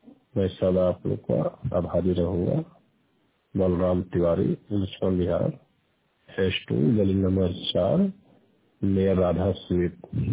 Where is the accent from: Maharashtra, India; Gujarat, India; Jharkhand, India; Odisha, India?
Jharkhand, India; now in Haryana, India; गली नंबर 4 हरियाणा से बोल रहे हैं। … मैं झारखंड के रहने वाला हूँ।